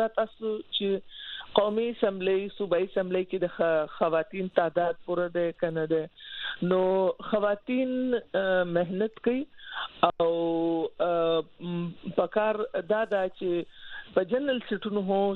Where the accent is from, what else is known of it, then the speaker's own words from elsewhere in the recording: Swat, Khyber Pakhtunkhwa, Pakistan; زه د سوات نه یم